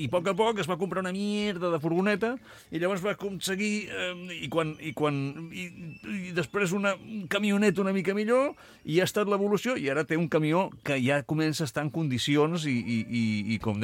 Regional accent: Catalonia, Spain; vilafranquines i catalans com nosaltres

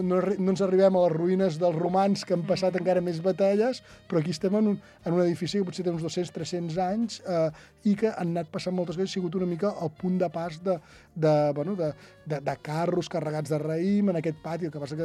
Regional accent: Sant Sadurní d'Anoia, Catalonia, Spain; jo soc de Sant Sadurní i en sé molt de vins escumosos, en sé molt del cava.

